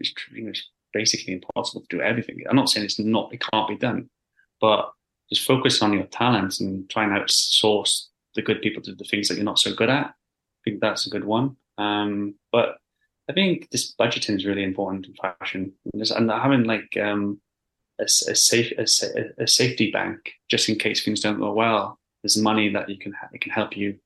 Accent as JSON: {"language": "English", "region": "Wales", "country": "United Kingdom", "tie": "born or raised there", "said": "I grew up in Wales, in a small village."}